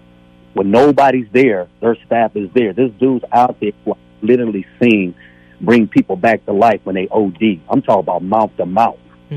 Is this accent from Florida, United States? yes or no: no; San Francisco, California, United States; I'm a resident and born and raised in District 6, which is actually the TL, South of Market, Treasure Island, and Soma Bay, but grew up primarily in the Tenderloin area in the South of Market.